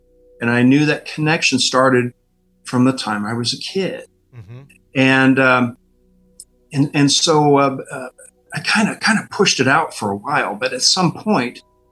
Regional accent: Burbank, California, United States; born or raised there

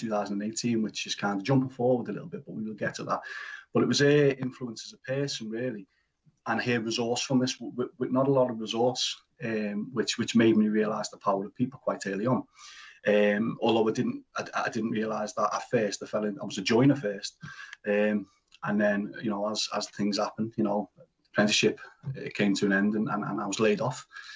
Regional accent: Liverpool, North West England, United Kingdom; My background is I'm from the Everton area of Liverpool, born and raised. Typical upbringing on a council estate there.

